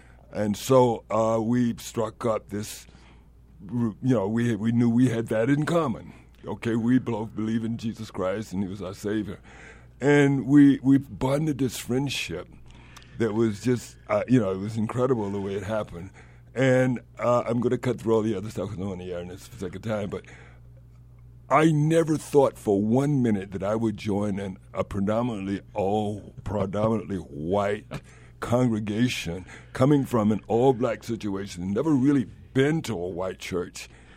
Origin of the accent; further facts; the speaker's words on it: the South, United States; the only hope we had when I grew up in the South, given the conditions where segregation was legal as well as racism was legalized.